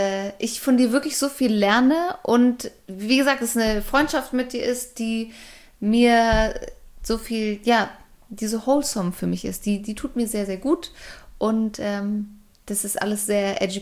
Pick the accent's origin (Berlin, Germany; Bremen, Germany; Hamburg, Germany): Hamburg, Germany; accent: Hamburg; Ja, weil das kommt immer dann raus, wenn wir dann unsere Hamburger, unseren Dialekt rausholen.